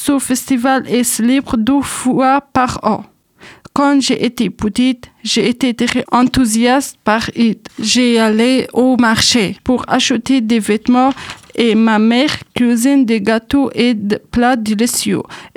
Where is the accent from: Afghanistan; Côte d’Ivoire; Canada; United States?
Afghanistan; French is a second language; now in France; je viens d'Afghanistan.